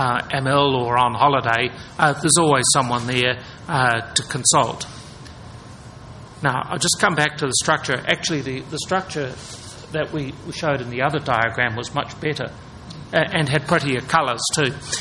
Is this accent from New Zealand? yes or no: yes; New Zealand; And I'm from New Zealand, and that in some respects makes me more independent, because I'm at the edge of the world to some extent